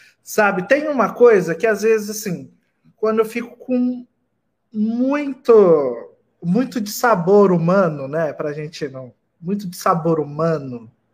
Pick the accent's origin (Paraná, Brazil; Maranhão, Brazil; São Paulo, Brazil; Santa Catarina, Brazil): São Paulo, Brazil; São José do Rio Preto; A Adriana é lá da minha terrinha, de Rio Preto, né?